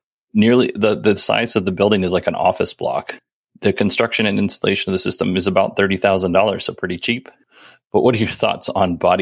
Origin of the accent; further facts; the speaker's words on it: Alaska, United States; I mean, that is the same pickup line I used on my wife, but we grew up in Alaska, so it was a little different.